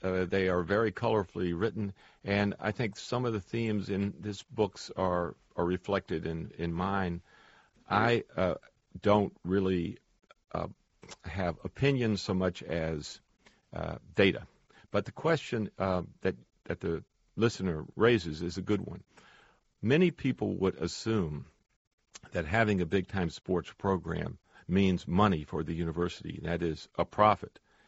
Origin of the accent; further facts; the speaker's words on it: United States; your note that I grew up in the United States is quite significant